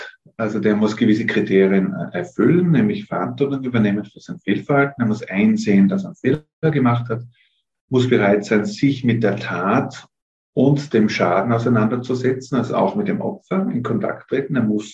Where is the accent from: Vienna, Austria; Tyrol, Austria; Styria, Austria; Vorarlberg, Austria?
Tyrol, Austria; Telfs; born there; Ich bin ja in Telfs in Tirol geboren, bin der zweite Sohn von 5 Söhnen.